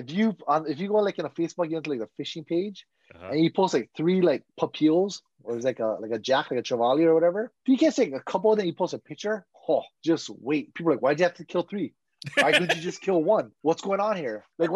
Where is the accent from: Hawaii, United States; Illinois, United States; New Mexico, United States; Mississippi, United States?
Hawaii, United States; We're from Hawaii. We got to try everything.